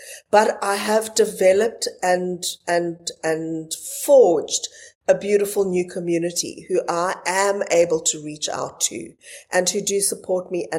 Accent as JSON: {"language": "English", "country": "South Africa", "tie": "born or raised there", "said": "we grew up in South Africa"}